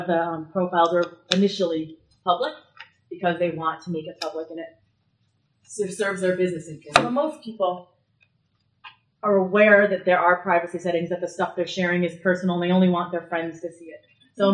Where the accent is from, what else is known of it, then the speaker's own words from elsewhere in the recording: Rochester, New York, United States; I'm an attorney. I'm from Rochester, New York.